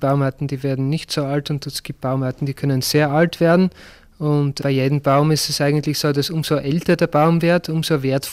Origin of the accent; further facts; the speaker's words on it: Netherlands; born there; German is a second language; Ich bin gebürtiger Niederländer. Also ich habe den Beruf früher in den Niederlanden gelernt.